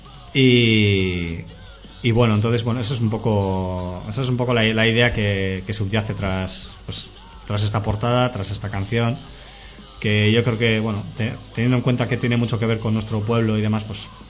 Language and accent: Spanish; Durango, Basque Country, Spain; nosotros somos de Durango y también pues joder, es un sitio un poco, no sé, está metido ahí como en un hoyo, ¿no? Está en medio de un valle rodeado de montañas